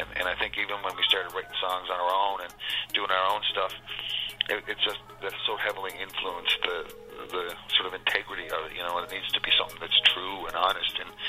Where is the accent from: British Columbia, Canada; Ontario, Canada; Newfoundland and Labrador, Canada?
Newfoundland and Labrador, Canada; I always say one of the greatest things about being a Newfoundlander is no matter where you go, the weather is better.